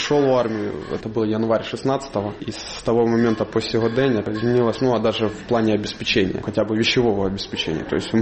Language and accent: Russian; Yavoriv, Lviv Oblast, Ukraine; Ну, вообще, родом я из Львовской области, из города Яворов. Я живу в Житомирской области, там переехать вот оттуда.